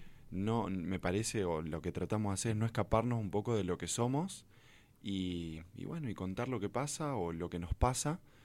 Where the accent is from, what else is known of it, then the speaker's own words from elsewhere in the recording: Argentina; Creo que hay algo con la idiosincrasia que nosotros tenemos como argentinos